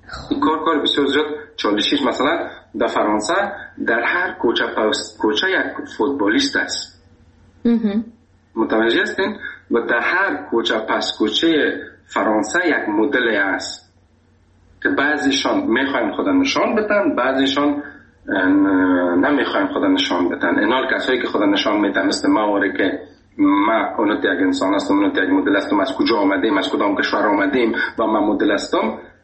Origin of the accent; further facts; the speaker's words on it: Afghanistan; گفتم از افغانستان.